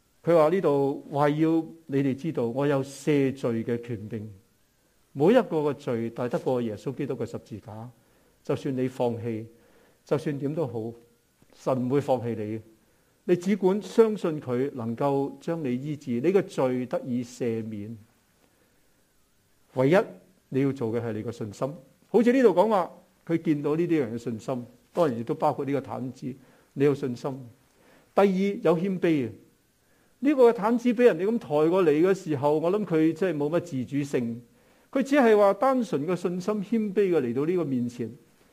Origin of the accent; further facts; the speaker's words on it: Hong Kong; 我谂正如好似我哋香港人一样，好多时候喺 home office 喺屋企里边吓